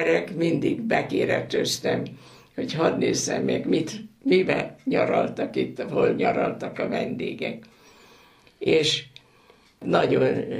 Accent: Balatonkenese, Veszprém County, Hungary; born there; Ugye hát én is itt születtem Kenesén

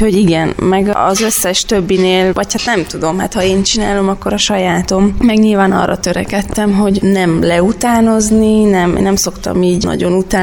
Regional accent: Transylvania, Romania; én erdélyi vagyok, és hazautaztunk

